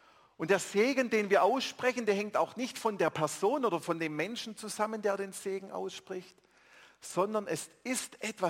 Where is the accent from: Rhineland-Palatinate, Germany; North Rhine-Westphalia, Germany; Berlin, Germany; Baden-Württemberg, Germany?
Baden-Württemberg, Germany; Im Schwabeländle, wo ich herkomme